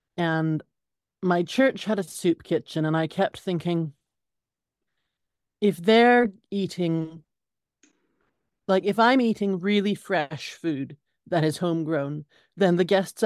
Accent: Saskatchewan, Canada; now in London, United Kingdom; I am a transplanted Saskatchewan girl. I'm Canadian originally, but I live in London, UK.

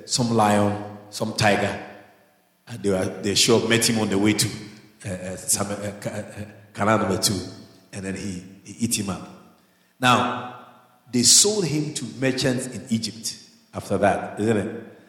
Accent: Ghana; born there; I was born in Ghana, and there's something that we there's a word we use in Ghana when your father is a rich man.

